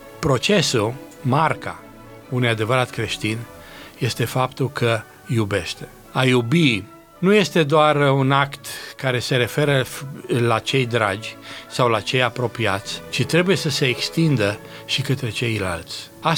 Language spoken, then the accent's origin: Romanian; Romania; chiar dacă suntem români, nu prea știm noi toate locurile din țara asta.